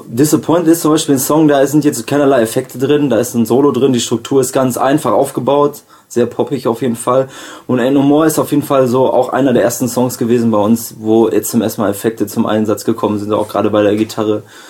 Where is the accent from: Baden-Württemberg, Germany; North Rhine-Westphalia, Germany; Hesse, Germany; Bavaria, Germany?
North Rhine-Westphalia, Germany; Wanne-Eickel; Ja, ich bin auch ursprünglich aus Wanne-Eickel